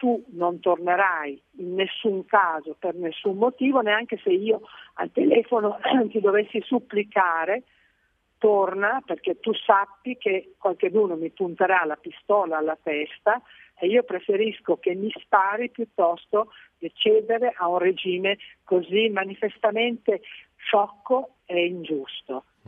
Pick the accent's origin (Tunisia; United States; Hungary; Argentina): Hungary; io sono nata e cresciuta in Ungheria durante la guerra, e poi abbiamo anche vissuto i primi anni dello stalinismo